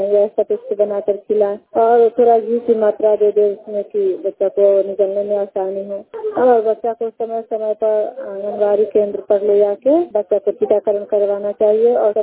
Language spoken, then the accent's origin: Hindi; Premgarh, Bihar, India; मैं मोतीपुर प्रखंड से बोल रही हूँ और मैं प्रेमगढ़ गांव से हूँ